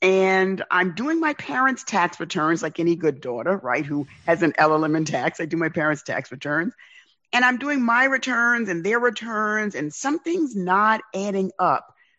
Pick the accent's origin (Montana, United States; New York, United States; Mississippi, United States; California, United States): New York, United States; New York City; my origin story is I grew up in the South Bronx.